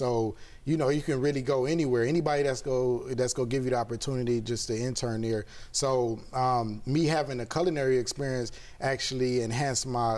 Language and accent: English; Compton, California, United States; You know, gang activity. I come from Compton.